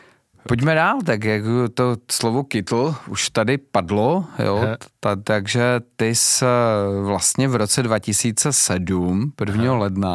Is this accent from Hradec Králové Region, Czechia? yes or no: no; Olomouc, Olomouc Region, Czechia; já jsem z Olomouce, to je tradiční jako město čokolády